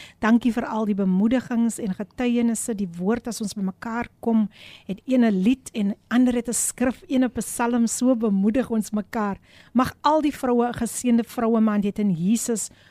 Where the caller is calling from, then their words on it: Kalbaskraal, Western Cape, South Africa; van Kalbaskraal.